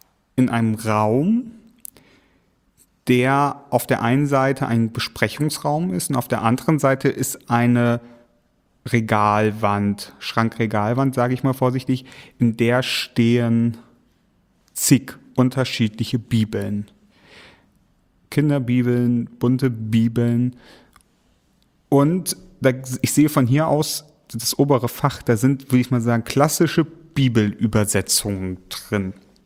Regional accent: Lower Saxony, Germany; Ich komme aus Ostfriesland

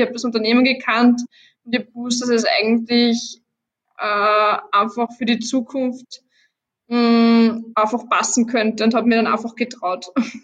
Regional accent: Lower Austria, Austria; als gebürtige Waldviertlerin, also ich habe zwar Kärntner Wurzel im Raum Radenthein von meinem Opa

